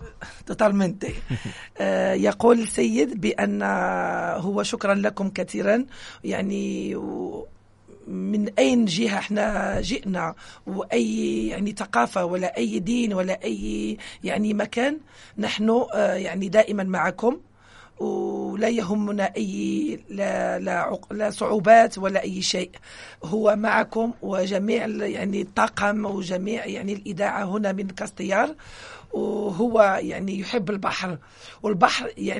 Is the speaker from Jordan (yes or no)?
no; Morocco; لأنني مدة طويلة ما تكلمت باللغة العربية. أنا من المغرب